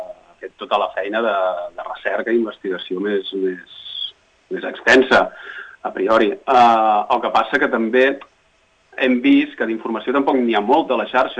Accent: Sabadell, Catalonia, Spain; jo sóc de Sabadell

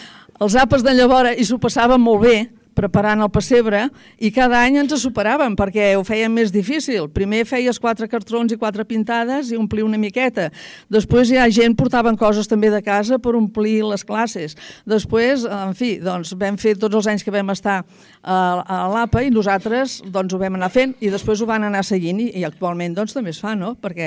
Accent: Barcelona, Catalonia, Spain; jo no sóc espluguina, però m'hi sento. Jo em sento espluguina, jo sóc de Barcelona.

